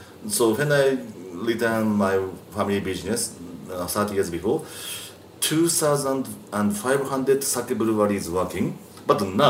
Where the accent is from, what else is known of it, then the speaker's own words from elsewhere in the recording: Japan; So, in Japan, we are using a go.